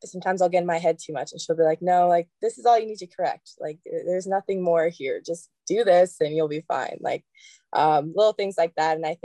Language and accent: English; Texas, United States; because I'm from Texas, so we got all the channels.